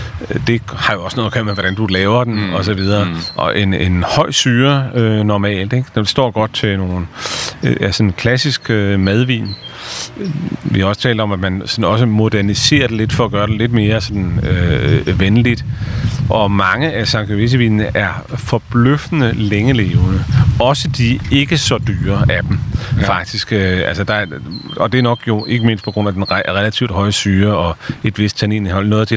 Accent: Predappio, Emilia-Romagna, Italy; Danish is a second language; now in Denmark; den vin, der kommer fra der, hvor jeg kommer fra, det er naturligvis en særlig vin. Så det er ikke bare en toskansk vin, det er en Predappio-vin.

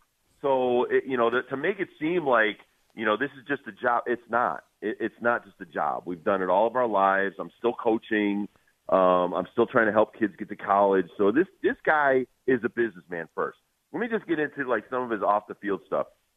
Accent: Connecticut, United States; I grew up with guys like this. I grew up in Connecticut with drug dealers, bookies, guys that are in organized crime.

